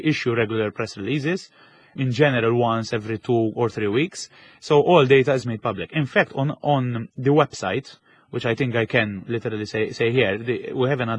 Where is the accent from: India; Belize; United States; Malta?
Malta; In Malta, we're plagued by the mauve stinger